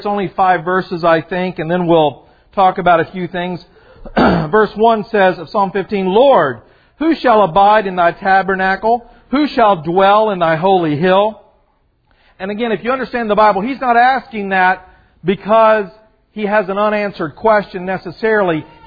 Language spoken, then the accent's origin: English; Kentucky, United States; I remember growing up in Kentucky in my boyhood years, I was one of those boys.